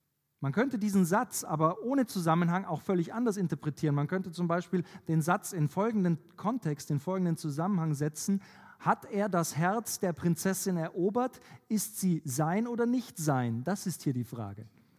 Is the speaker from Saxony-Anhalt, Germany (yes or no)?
no; Bavaria, Germany; Als ich als Jugendlicher in Bayern